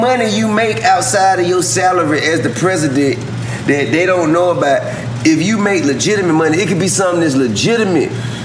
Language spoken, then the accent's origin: English; Georgia, United States; Like, I'm a felon, but I'm from Georgia.